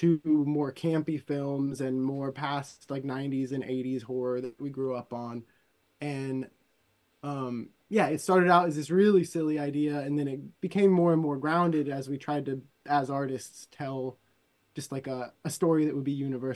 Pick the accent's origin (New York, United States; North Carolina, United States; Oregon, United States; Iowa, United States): Oregon, United States; And then growing up in Oregon, there's a lot of interaction with wildlife and with deer